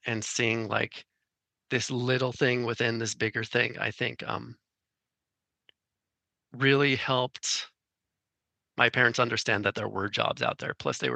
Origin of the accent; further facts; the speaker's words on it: California, United States; moved away as an adult; now in Kansas City, United States; growing up in California, moving to Kansas City, Missouri, to get my first job at Hallmark Cards.